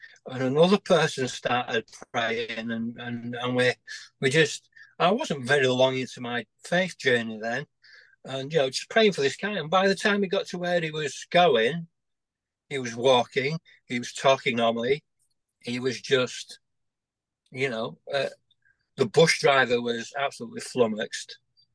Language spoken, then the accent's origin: English; Yorkshire and the Humber, United Kingdom; I'm a Yorkshireman.